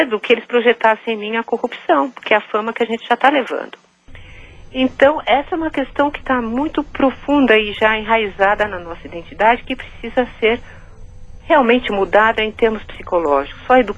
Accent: Brazil; há muitas coisas que nós podemos valorizar enquanto brasileiro

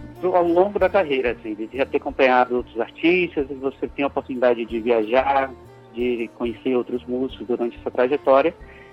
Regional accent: Salvador, Bahia, Brazil; now in São Paulo, Brazil; Eu sou de Salvador, mas sou radicado em São Paulo já há 9 anos.

